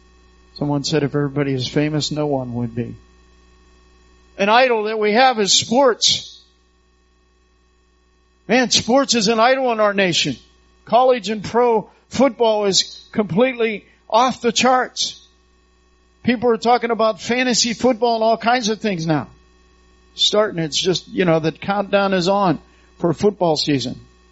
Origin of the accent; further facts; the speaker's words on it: Pittsburgh, Pennsylvania, United States; I'm a Steelers fan. Why am I a Steelers fan? Because I was raised in Pittsburgh.